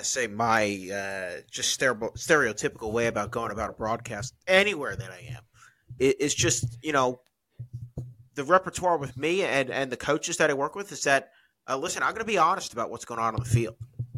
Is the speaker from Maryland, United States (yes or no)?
no; New York, United States; as a New Yorker, I watch those two guys the most.